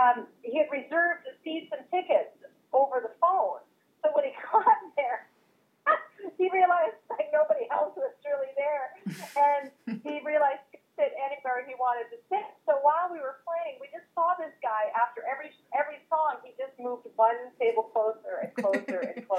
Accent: Canada; now in Winnipeg, Canada; I'm a Canadian folk singer-songwriter living in Winnipeg, Manitoba.

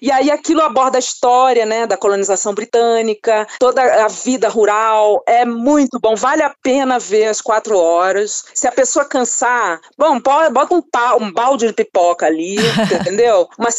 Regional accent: Brazil; now in India; Na minha vivência de 7 anos na Índia, eu como brasileira, né? E, bom, eu entrei para uma família indiana, né? Eu casei com um jornalista indiano, que mora aqui

